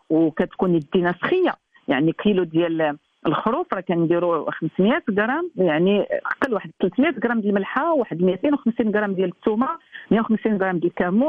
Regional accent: Morocco; حنا مغاربه

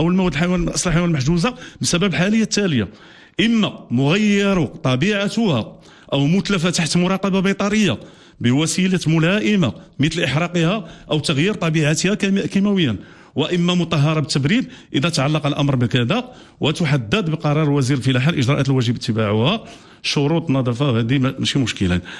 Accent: Morocco; كاننا احنا ماشي مغاربه

